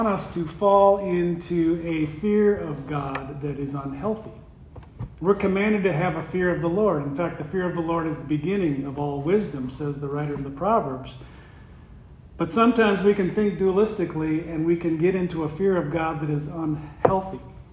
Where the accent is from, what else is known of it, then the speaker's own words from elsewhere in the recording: South Dakota, United States; It reminds me of a time when I was knee-high of a grasshopper growing up in South Dakota, probably 4 or 5 years old.